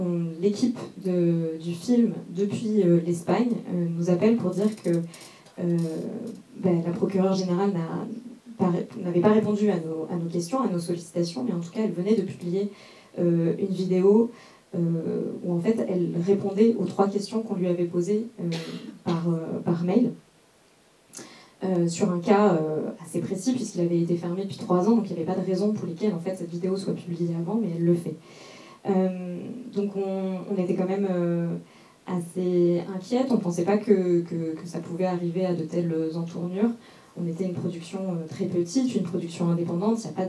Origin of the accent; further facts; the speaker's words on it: Peru; je viens du Pérou.